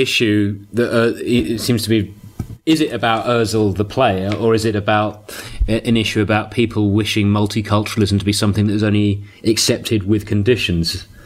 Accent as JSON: {"language": "English", "region": "London", "country": "United Kingdom", "tie": "born or raised there", "said": "someone from, you know, a mixed family growing up in London who is very... what you describe as culturally assimilated."}